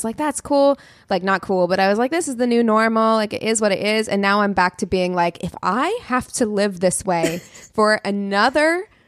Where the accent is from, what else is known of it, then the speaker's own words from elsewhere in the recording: Las Vegas, Nevada, United States; And it's just, I grew up in Las Vegas. You know how hot it is?